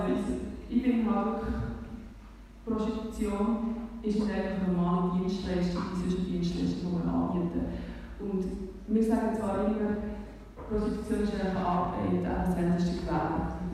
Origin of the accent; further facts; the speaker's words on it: Switzerland; Und wir Schweizer definieren uns ja selber Beruf.